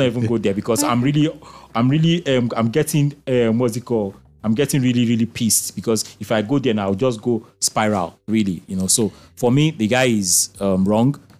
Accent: Osun, Nigeria; And then Osun State Governor, that's my home state.

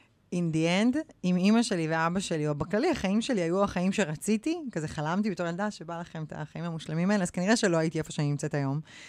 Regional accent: Ra'anana, Central District, Israel; גדלתי ברעננה, הסביבה שלי הייתה סביבה מאוד מבוססת, כל החברות שלי, אתם יודעים, הורים ביחד, שלושה ילדים, כלב, מעלית בבית, אוטו בגיל 17, ואני התחלתי לעבוד בגיל 14.

